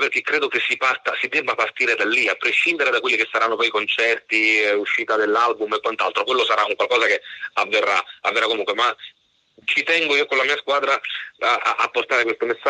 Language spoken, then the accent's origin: Italian; Casal di Principe, Campania, Italy; Io vengo da Casal di Principe